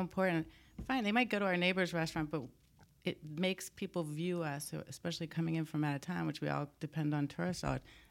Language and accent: English; Washington, District of Columbia, United States; Well, I grew up in Washington, D.C.